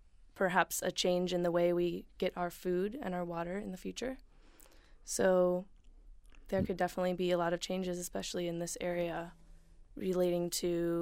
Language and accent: English; Blacksburg, Virginia, United States; born there; now in Asheville, United States; And I moved to Asheville from Blacksburg, Virginia, which is where I was born.